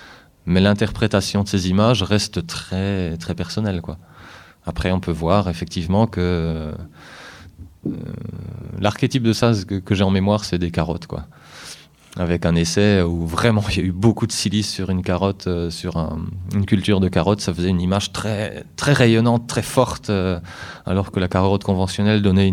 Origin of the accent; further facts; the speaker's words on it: Grand Est, France; Je veux dire, chez nous, en Alsace, on a une zone en plaine qui s'appelle la Hart.